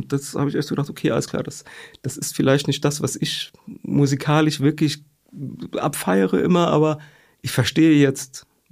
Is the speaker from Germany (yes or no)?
yes; Saarland, Germany; ich bin auch weiterhin im Saarland zur Schule gegangen